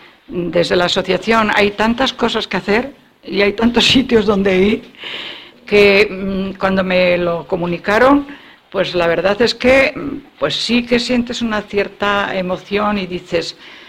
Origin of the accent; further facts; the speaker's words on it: Salamanca, Castile and León, Spain; yo soy salmantina por los 4 costados.